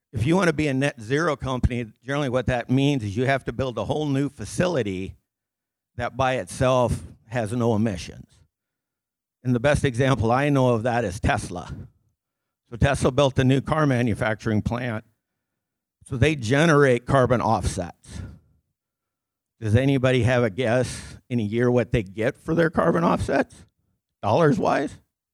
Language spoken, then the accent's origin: English; Wisner, Nebraska, United States; I'm from Wisner, born and raised, grew up there, attended Wisner Pilger.